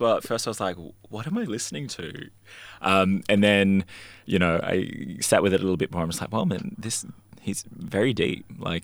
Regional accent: Northern Territory, Australia; I'm from the Northern Territory, Larrakia man. Being here in Noongar country

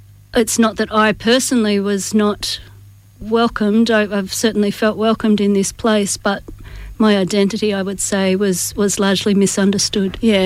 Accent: Perth, Western Australia, Australia; although I was born here in Perth, Australia. So yeah, it has been it's been a strange and isolating experience, really, to grow up with this identity in this place.

